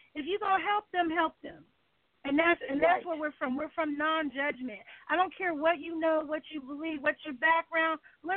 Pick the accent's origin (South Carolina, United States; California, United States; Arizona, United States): California, United States; Oakland; You can't take a dope dealer, because I'm from Oakland.